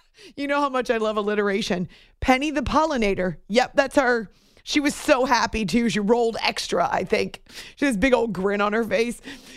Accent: New Hampshire, United States; because I grew up in New Hampshire. We had a bear that lived in our front.

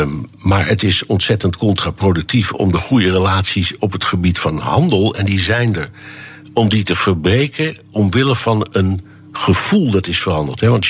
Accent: Tehran, Tehran Province, Iran; moved away; ik kwam uit Teheran, waar ik de Iraanse revolutie heb meegemaakt. Mm-hmm. Dus dat was in 1979. En ik kwam toen in Amerika terecht

